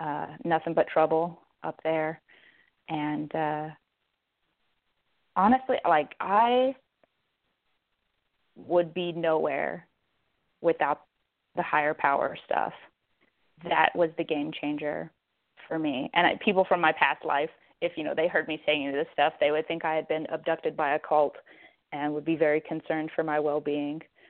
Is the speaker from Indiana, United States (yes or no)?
no; Albuquerque, New Mexico, United States; I have two dogs, I come from Albuquerque. It's part of who I am.